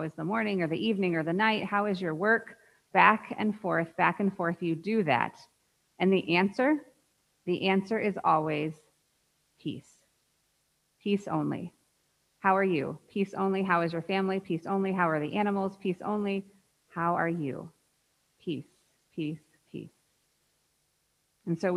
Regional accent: United States; I would never be a part of the community, precisely because I was from America, I was a white woman, and I was going home.

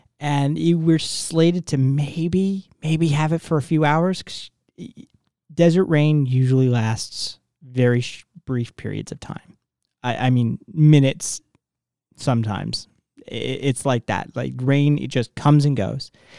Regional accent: New England, United States; Trust me, I'm from back east. I'm from New England originally.

